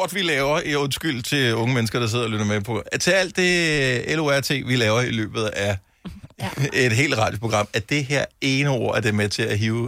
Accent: Region of Southern Denmark, Denmark; jeg er opvokset på Fyn

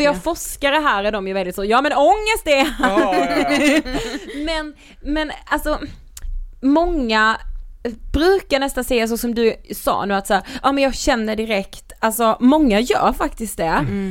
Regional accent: Karlshamn, Blekinge, Sweden; Karlshamn, som vi.

